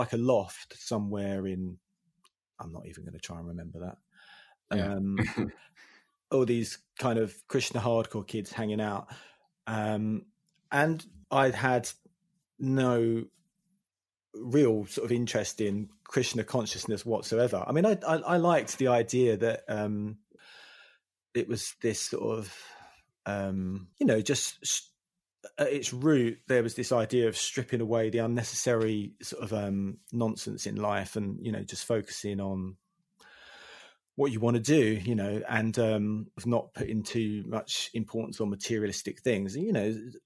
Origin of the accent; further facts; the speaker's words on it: England, United Kingdom; So anyway, what I'm saying is, being English, we had extra cachet.